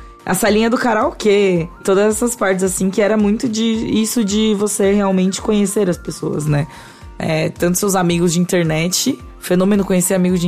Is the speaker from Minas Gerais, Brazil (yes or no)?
no; Ribeirão Pires, São Paulo, Brazil; Apesar disso, como eu cresci em Ribeirão Pires